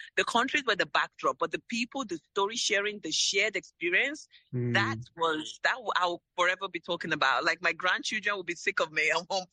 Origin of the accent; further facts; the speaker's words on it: London, United Kingdom; also born or lived in Lagos, Nigeria; I was born in Lagos, Nigeria, grew up in London. And each time I traveled back, I was just kind of flying back home, flying over this, you know, set of West African countries, especially.